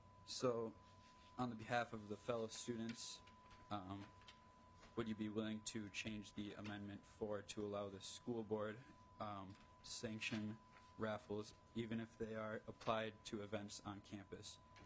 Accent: Nicollet, Minnesota, United States; I'm from Nicollet, and I am the student body president.

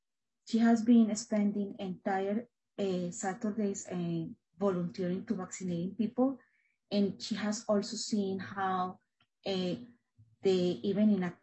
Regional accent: Colombia; moved away as an adult; now in United States; I am an immigrant myself. I am from Colombia, where I was trained as a family medicine doctor.

